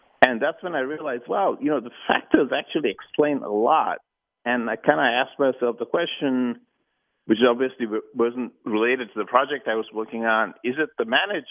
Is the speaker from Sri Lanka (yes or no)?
yes; Sri Lanka; moved away as an adult; growing up in Sri Lanka, it was traditional for people to go to school or university in the UK.